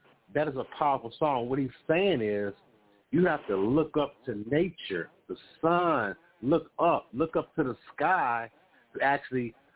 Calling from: Chicago, Illinois, United States; Call from Cherokee Nation in Chicago, called Chicago.

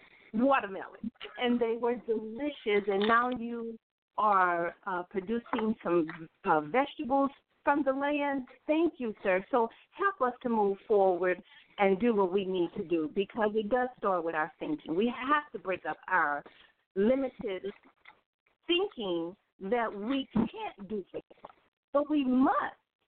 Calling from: Fort Worth, Texas, United States; from Fort Worth, Texas.

